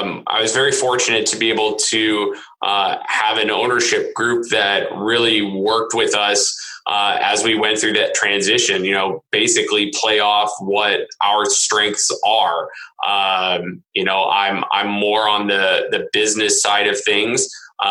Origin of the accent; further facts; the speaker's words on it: St. Louis, Missouri, United States; Yeah, so obviously growing up in St. Louis, you're a Cardinals fan through and through.